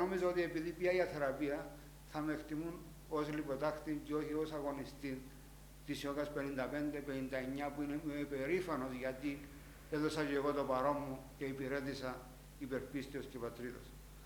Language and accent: Greek; Limassol, Limassol District, Cyprus; now in London, United Kingdom; Και έφυγα από την Κύπρο, από τη Λεμεσό με πλοίο, στις 13 Αυγούστου του 1974.